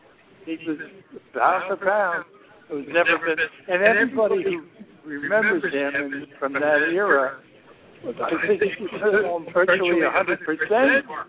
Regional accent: Brooklyn, New York, United States; I just said I was a kid growing up in Brooklyn and Bay Ridge and reading the papers.

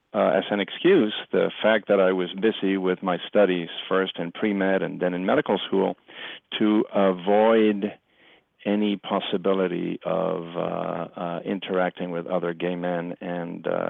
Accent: Puerto Rico; growing up in a Hispanic family, I grew up in Puerto Rico

